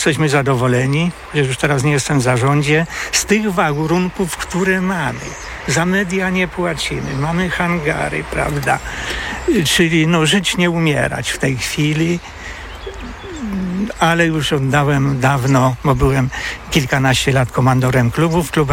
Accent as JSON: {"language": "Polish", "region": "Kuyavian-Pomeranian Voivodeship", "country": "Poland", "said": "ale pochodzę z Kujaw, z okolic Wrocławka"}